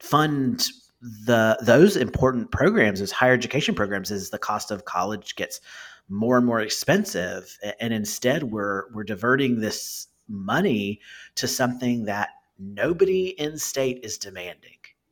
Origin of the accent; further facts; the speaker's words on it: South Carolina, United States; I was a kid growing up in South Carolina